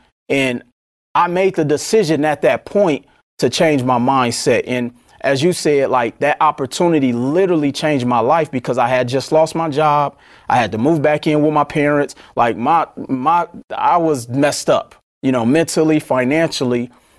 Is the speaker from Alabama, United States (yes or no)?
no; Milwaukee, Wisconsin, United States; growing up in Milwaukee, you know how it is.